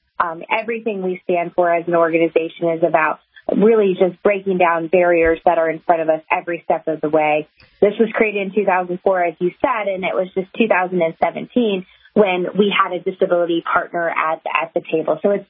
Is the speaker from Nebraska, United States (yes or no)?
no; Kansas, United States; I grew up in Kansas with a best friend who has Down syndrome